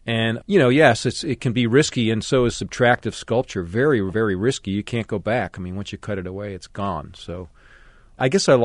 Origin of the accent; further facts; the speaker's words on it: Long Island, New York, United States; And I grew up outside of New York City in Long Island, and so going to the museums was part of what our family did.